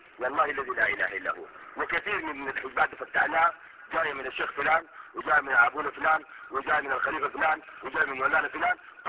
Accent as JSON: {"language": "Arabic", "country": "Sudan", "said": "احنا بنعرف كسودانيين معترفين بمذاهب اربع مذاهب"}